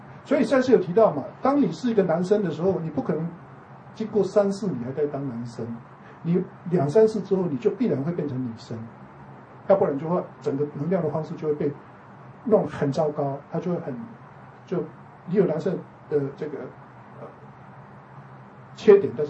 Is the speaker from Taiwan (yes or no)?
yes; Taiwan; 我们台湾人不是有一首民谣叫思想起吗？